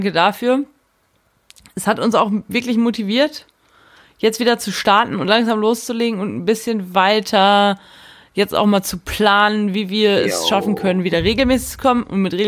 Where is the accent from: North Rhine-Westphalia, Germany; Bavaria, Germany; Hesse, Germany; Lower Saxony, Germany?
Lower Saxony, Germany; Ich weiß, ich bin in großen Teilen in Niedersachsen aufgewachsen.